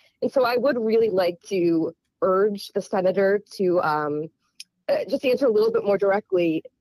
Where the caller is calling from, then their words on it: Waltham, Massachusetts, United States; I'm calling from Waltham today